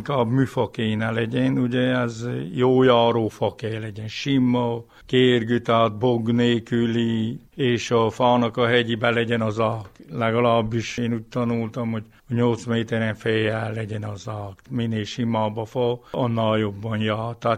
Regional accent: Gerence, Covasna, Romania; Gerencéről vagyok … egyébként főfékedek. 1972-ben születtem, szeptember 5-én láttam meg a napvilágot. Itt születtem Gerencén.

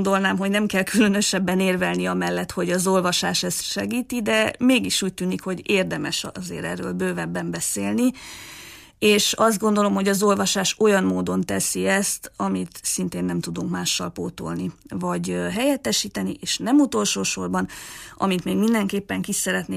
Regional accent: Târgu Mureș, Mureș County, Romania; Marosvásárhelyen születtem, 90-ben, és hát mondhatni, hogy tőzsgyökeres vásárhelyi vagyok. Itt végeztem az iskoláimat, középiskolában az Unirába jártam

